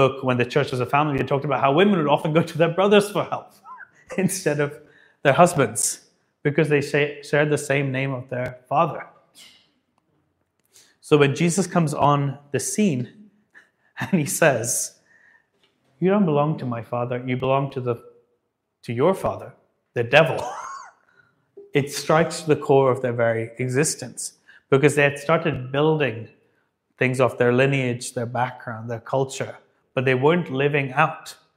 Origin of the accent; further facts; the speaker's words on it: Dubai, United Arab Emirates; And I remember growing up in Dubai, people would say things like